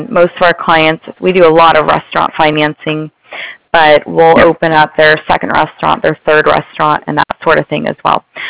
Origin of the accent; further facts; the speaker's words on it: California, United States; California.